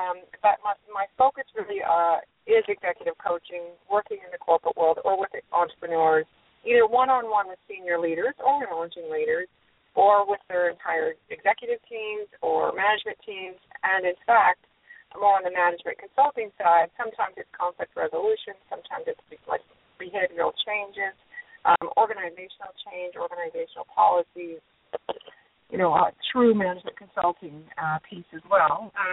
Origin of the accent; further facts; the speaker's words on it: Calgary, Alberta, Canada; moved away as an adult; also born or lived in Dubai / Houston / Palm Beach, Florida; and now I'm back relocated, actually in my hometown, Calgary, Alberta, Canada. And, just getting reacclimated and repatriated back to Canada.